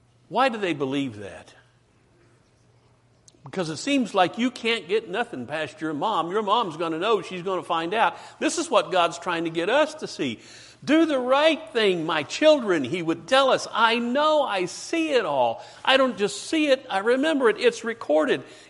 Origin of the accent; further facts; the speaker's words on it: West Virginia, United States; And you learn that really fast when you're a kid growing up in West Virginia.